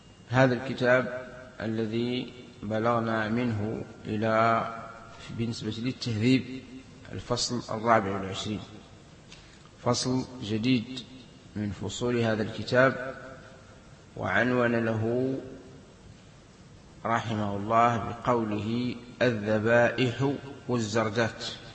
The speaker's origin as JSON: {"language": "Arabic", "country": "Algeria", "said": "في بلادنا الجزائر"}